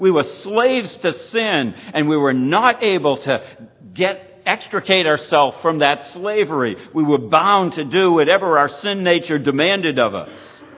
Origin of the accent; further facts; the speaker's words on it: United States; But as an American, we kind of think of the concept of freedom as free to do whatever I want to do.